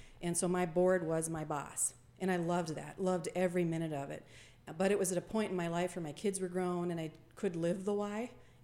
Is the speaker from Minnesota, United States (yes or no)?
yes; St. Cloud, Minnesota, United States; I still have family back there. But yeah, I grew up in St. Cloud. And I actually got in the military right out of high school.